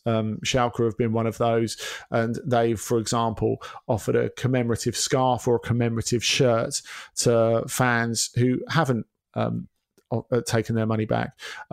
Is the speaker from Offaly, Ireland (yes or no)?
no; Dublin, County Dublin, Ireland; As a proud Irishman who loves football, I would absolutely love for there to be a team based in my hometown of Dublin